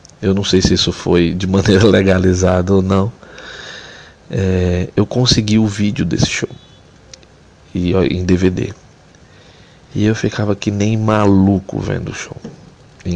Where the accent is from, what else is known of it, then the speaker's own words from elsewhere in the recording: Alagoas, Brazil; moved away as an adult; now in Rio de Janeiro, Brazil; eu moro no Rio, eu sou alagoano, moro no Rio entre idas e vindas há uns 10 anos.